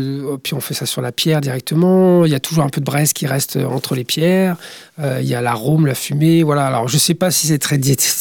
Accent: Brittany, France; en tout cas chez nous, au Pays de Bigoudin

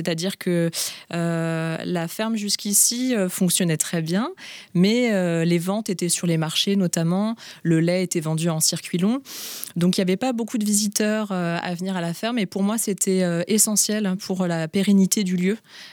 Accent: Paris, Île-de-France, France; En fait, moi, j'ai grandi à Paris.

